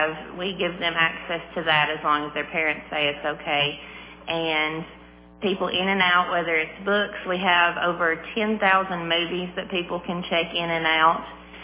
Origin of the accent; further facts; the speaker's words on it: Tennessee, United States; I was born and raised in Clay County, Tennessee. I'm 32 years old